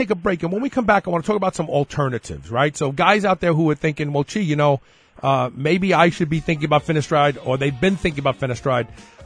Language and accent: English; New York, United States; You know what? I grew up in New York.